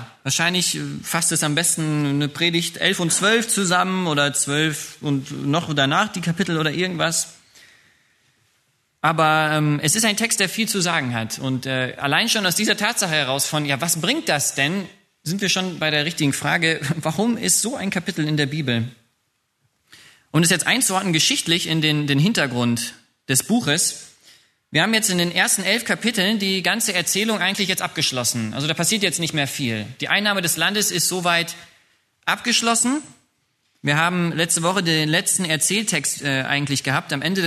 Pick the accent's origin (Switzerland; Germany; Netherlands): Germany; Höxter, North Rhine-Westphalia; Ich bin ja in Höxter aufgewachsen, aus Westfalen. Das ist ganz an der Grenze zu Niedersachsen.